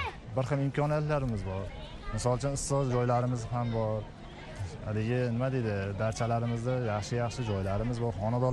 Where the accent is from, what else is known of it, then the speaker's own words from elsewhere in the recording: Shohimardon, Fergana Region, Uzbekistan; Shohmardonda tug'ilib o'sganman. 30 yildan beri rasmchilik qilamiz shu yerlarda.